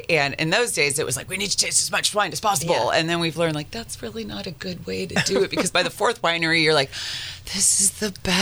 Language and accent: English; California, United States; Well, I grew up all over Northern California, which, of course, is a great place for wine.